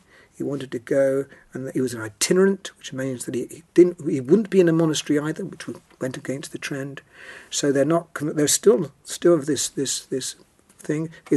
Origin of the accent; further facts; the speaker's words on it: Bugle, South West England, United Kingdom; we came to Cornwall. I'm a Cornishman. I mean, although my mother's Greek, I was born in Bugle.